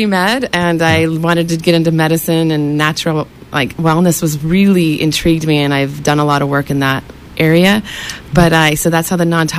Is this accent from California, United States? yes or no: yes; Fremont, California, United States; now in Chico, United States; Yeah, I grew up in the Bay Area and came to Chico for college and stayed, yeah.